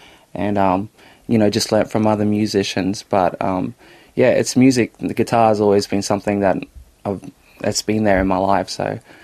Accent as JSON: {"language": "English", "town": "Bowen", "region": "Queensland", "country": "Australia", "tie": "born or raised there", "said": "it kind of stems from the fact that growing up in Bowen, we often said this word a lot, which was shame."}